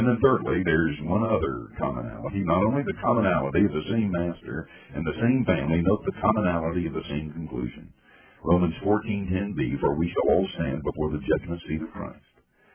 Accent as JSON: {"language": "English", "town": "Asheville", "region": "North Carolina", "country": "United States", "tie": "born or raised there", "said": "One time, I was flying into my hometown of Asheville"}